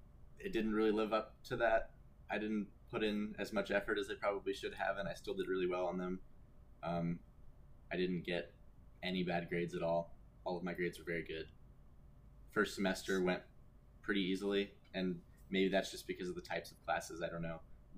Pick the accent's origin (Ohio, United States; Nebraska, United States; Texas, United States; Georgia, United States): Nebraska, United States; I'm originally from Nebraska